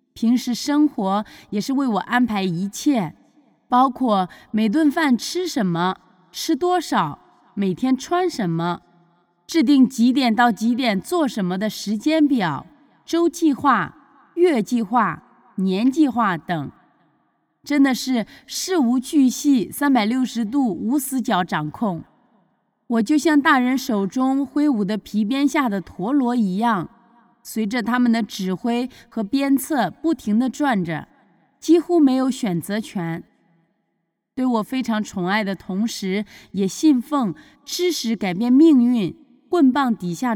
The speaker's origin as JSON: {"language": "Chinese", "town": "Xi'an", "region": "Shaanxi", "country": "China", "tie": "born or raised there", "said": "我来自古城西安，是土生土长的西安本地人。我从小是在单亲家庭中长大，"}